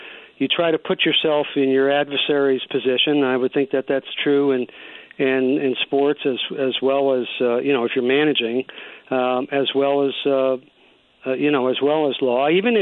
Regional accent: Pennsylvania, United States; My dad was, although I grew up in Pennsylvania, my dad was from Brooklyn. My mother was from the Bronx.

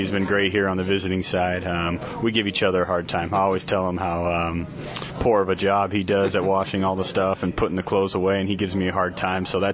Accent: California, United States; I think you have some Bay Area people that know I'm from the Bay Area.

